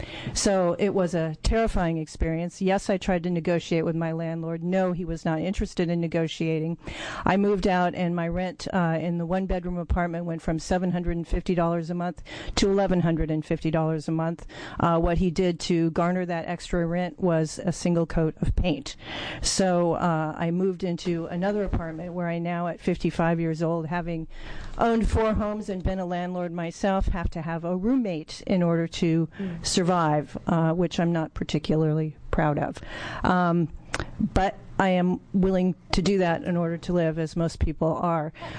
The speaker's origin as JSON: {"language": "English", "town": "Ashland", "region": "Oregon", "country": "United States", "said": "I come from Ashland, where the vacancy rate is less than 2%. I come to you as a tenant."}